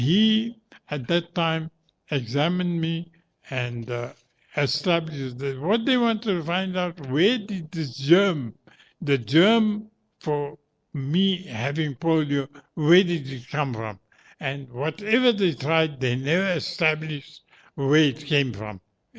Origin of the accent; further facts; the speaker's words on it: Durban, KwaZulu-Natal, South Africa; born there; my father had started a business in Overport in Durban, and I was born in 1940 in Overport.